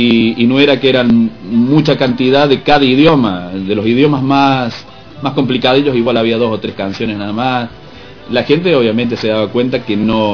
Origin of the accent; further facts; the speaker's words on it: Córdoba, Argentina; also born or lived in Buenos Aires; que también estuve viviendo un par de añitos en Buenos Aires, a pesar de que soy de Córdoba